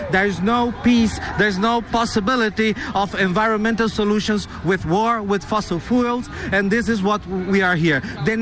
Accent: São Paulo, Brazil; I'm from Brazil, from São Paulo.

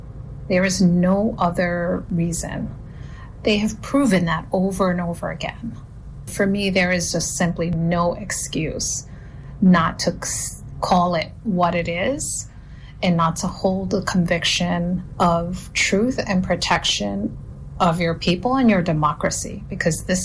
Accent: Brooklyn, New York, United States; Well, you know, as a Brooklynite, thank you for pointing that out, something I'm very proud of. And just as a New Yorker, we might be in a rush.

